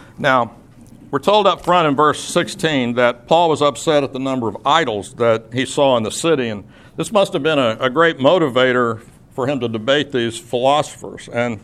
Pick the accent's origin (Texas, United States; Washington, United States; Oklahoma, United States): Oklahoma, United States; I wanted to say, "No, I'm from Oklahoma,"